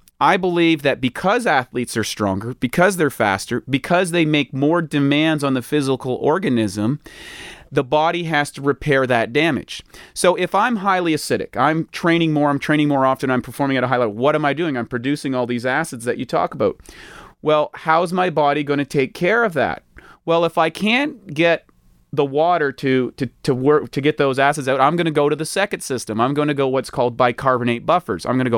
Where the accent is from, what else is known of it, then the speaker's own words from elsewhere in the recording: Canada; I'm from Canada, and I was really into hockey